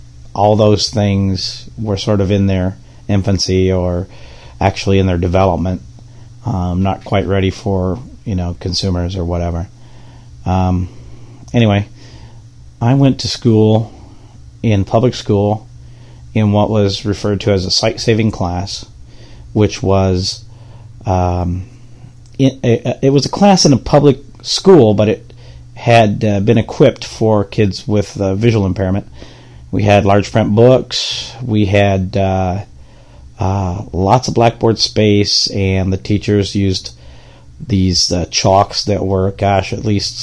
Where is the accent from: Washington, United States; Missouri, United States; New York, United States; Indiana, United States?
Indiana, United States; Indianapolis; And I grew up in Indianapolis. On the far east side of town in a little area they call Irvington, which was originally planned as an artist community back in the late 1800s.